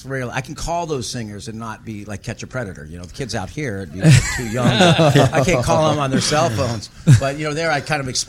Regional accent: California, United States; it's the music that I grew up on in California.

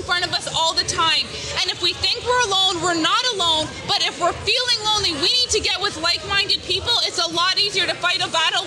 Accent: Canada; I grew up in Canada and I cared and I knew what was going on and I cared.

